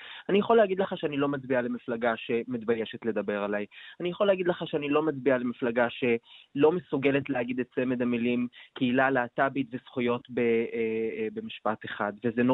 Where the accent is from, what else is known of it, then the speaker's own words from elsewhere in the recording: Nof HaGalil, Northern District, Israel; also born or lived in Nazareth; now in Tel Aviv, Israel; נכון, נולדתי בנצרת, גדלתי בנצרת עילית, והיום אני גר בתל אביב.